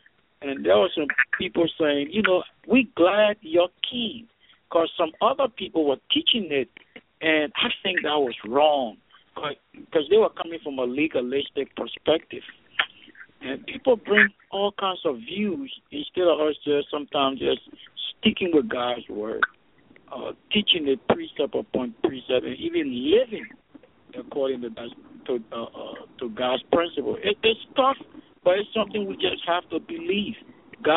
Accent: Liberia; now in United States; I'm from Liberia. I live in America.

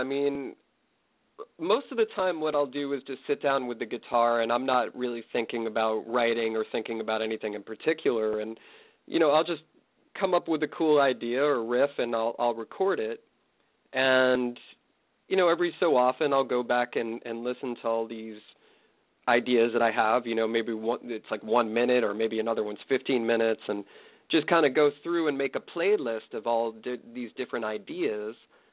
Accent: Auburn, Massachusetts, United States; also born or lived in East Longmeadow; I grew up in East Longmeadow, or actually lived there until I was 5, and then moved to, to Auburn.

